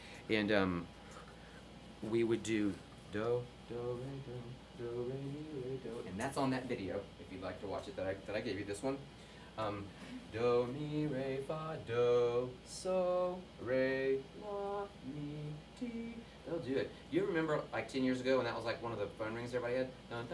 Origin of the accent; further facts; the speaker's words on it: Gastonia, North Carolina, United States; I'm from North Carolina. I was born in Gastonia, and my family has the most lovely accent in the world that I do not have.